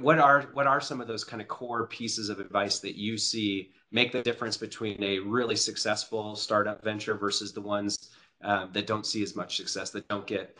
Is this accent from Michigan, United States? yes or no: no; Colorado, United States; in my home state, which in Colorado, which I think is super, super, super exciting.